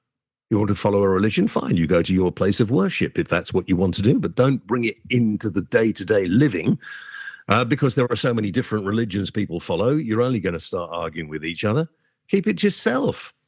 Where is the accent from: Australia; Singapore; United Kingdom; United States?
United Kingdom; Well, no, actually, she doesn't. We're all British. We can all speak about this.